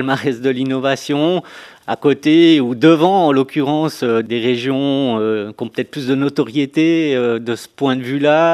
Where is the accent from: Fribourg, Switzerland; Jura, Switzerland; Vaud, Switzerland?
Jura, Switzerland; Quand on est du Jura, ça fait plaisir.